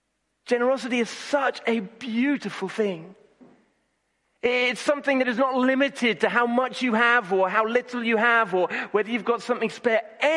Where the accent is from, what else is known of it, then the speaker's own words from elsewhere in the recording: Nairobi, Kenya; now in Brighton, United Kingdom; because I grew up in Nairobi, I feel so much at home